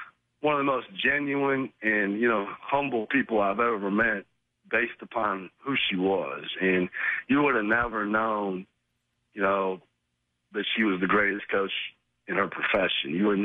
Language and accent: English; Iowa, United States; We grew up together in Iowa